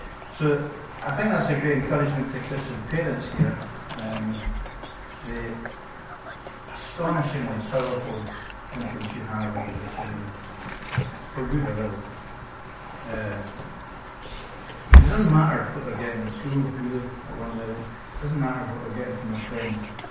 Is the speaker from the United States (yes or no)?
no; Armagh, Northern Ireland, United Kingdom; So I grew up in Armagh, and then I left Armagh just for a few years to study and work. And then I became a minister, so I'm back in Armagh. So I've lived for a long time in Armagh.